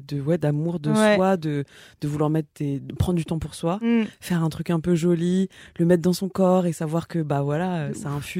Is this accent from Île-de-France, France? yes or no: yes; Ivry-sur-Seine, Île-de-France, France; born there; Ma mère, elle est à moitié viette et à moitié chinoise. Et mon père est à moitié chinois et à moitié laotien. Et ils se sont rencontrés à Paris. Et moi, je suis née à Ivry-sur-Seine.